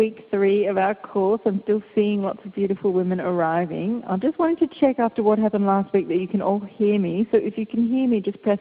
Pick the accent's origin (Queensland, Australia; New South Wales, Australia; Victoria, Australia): Victoria, Australia; Melbourne; I just love the fact that we have two Melbournes on this call, my hometown Melbourne and our new sister city in Florida.